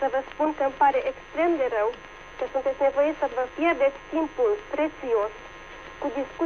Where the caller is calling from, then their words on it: Sankt Ingbert, Saarland, Germany; din Sankt Ingbert.